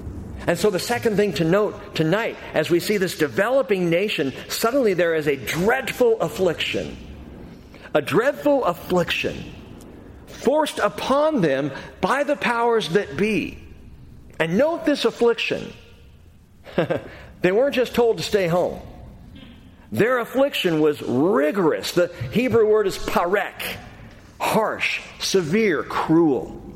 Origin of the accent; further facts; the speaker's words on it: United States; but growing up in America, as a kid in this country, I read that verse.